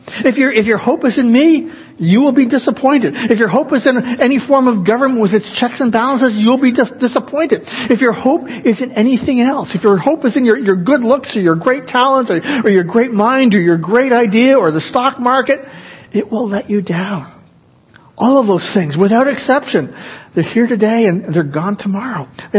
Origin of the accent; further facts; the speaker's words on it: Canada; born there; I'm Canadian. I like being Canadian. I feel very fortunate having been born in Canada.